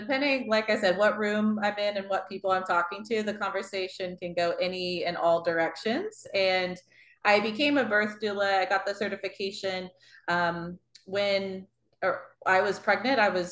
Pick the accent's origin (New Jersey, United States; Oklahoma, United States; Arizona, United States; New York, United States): Oklahoma, United States; And then I'm originally from Oklahoma. So a lot of my family is back in Oklahoma right now.